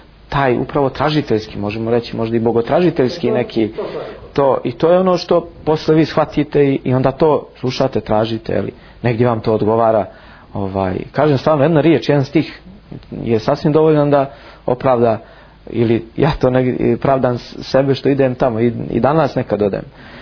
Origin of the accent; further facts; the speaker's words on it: Montenegro; mi smo bili svi iz Crne Gore tu